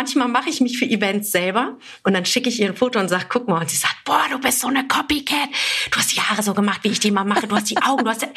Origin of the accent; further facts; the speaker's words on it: Cologne, North Rhine-Westphalia, Germany; als Kölnerin, also als rheinische Frohnatur plus noch mit meinem iranischen Background